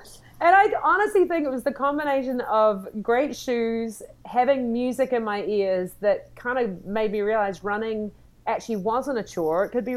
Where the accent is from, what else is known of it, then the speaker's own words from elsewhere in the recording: New Zealand; accent: New Zealand; now in United States; I mean, I come from New Zealand, you can tell by the accent